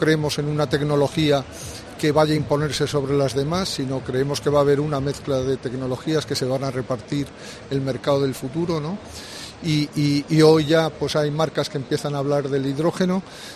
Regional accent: Spain

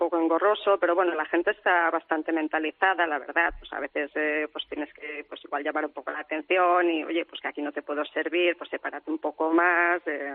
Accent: Alcarràs, Catalonia, Spain; en mi pueblo Alcarraz y en los pueblos de alrededor hay mucha empresa agrícola

